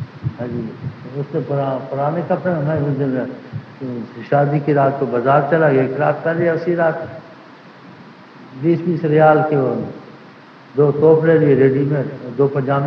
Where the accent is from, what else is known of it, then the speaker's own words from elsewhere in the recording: Quetta, Balochistan, Pakistan; ڈیرا غازی خان کے ہم کوئٹے کے ہیں, لیکن ہم دینی تنازعوں سے میرا جوڑ جڑا ہے, ورنہ یہ کدھر کے ہم کدھر کے.